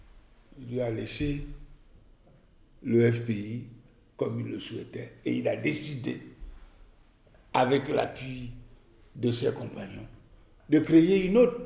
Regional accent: Côte d’Ivoire; moved away as an adult; Je suis arrivé en Côte d'Ivoire fin septembre parce que et ça faisait presque 11 ans que je n'avais pas vu, que je n'étais pas retourné dans mon pays. J'étais en exil

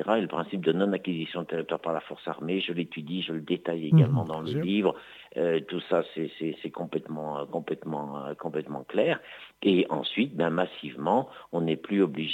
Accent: Lyon, Auvergne-Rhône-Alpes, France; tu es de Marseille, je suis de Lyon

